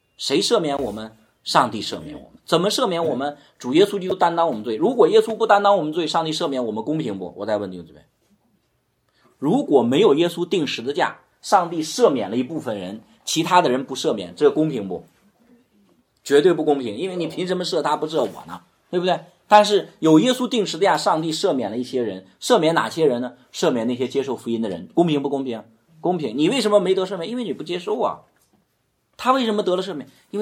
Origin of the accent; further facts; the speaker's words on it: Inner Mongolia, China; born there; 我原来在我出生在内蒙古，我也知道一点点